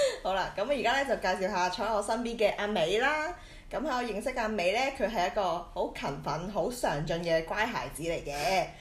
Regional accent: Hong Kong; 發掘咗好多香港唔同嘅地方啦，咁就發現原來有好多地方咧，我哋土生土長咗咁多年啦，都係未去過嘅

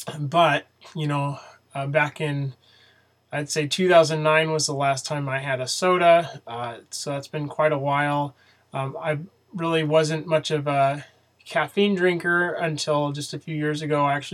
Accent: Coeur d'Alene, Idaho, United States; also born or lived in California; now in Parma, United States; I moved to Idaho from California when I was about 6 or 7 years old, and then grew up in Coeur d'Alene, Idaho, which is in northern Idaho.

